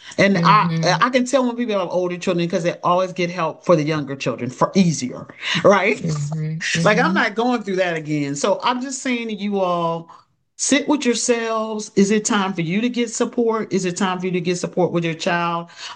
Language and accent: English; Maryland, United States; So if you're licensed in Maryland, Maryland is my home state.